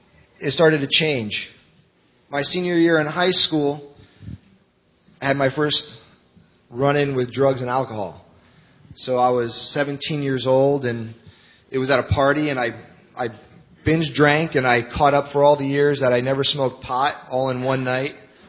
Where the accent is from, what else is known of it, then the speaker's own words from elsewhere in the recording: Greenwich, Connecticut, United States; I was born and raised here in Greenwich, Connecticut, to two great parents, Debbie and Charlie, and grew up in the church